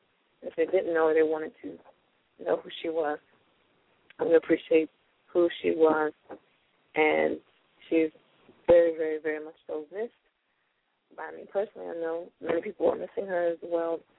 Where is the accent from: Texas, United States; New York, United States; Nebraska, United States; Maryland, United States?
Maryland, United States; Havre de Grace; I was born and raised in Harry Grace, Maryland.